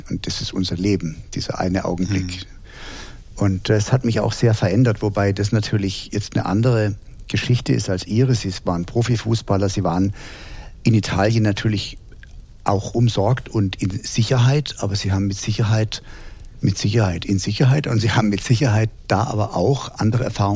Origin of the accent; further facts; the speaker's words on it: Heidelberg, Baden-Württemberg, Germany; Ich bin in Heidelberg groß geworden und bin da losgefahren als Halbstarker.